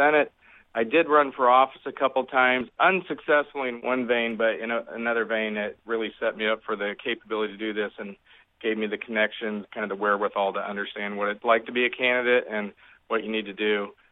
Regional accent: Bartonville, Illinois, United States; I'm from Oswego, Illinois. Actually grew up in Peoria County in Bartonville.

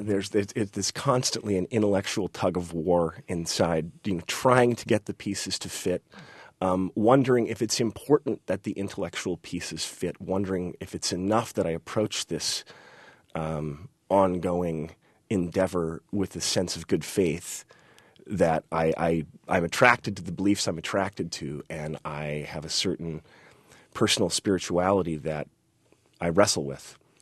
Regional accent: Decatur, United States; went on a tour of various Pentecostal churches in my hometown of Decatur.

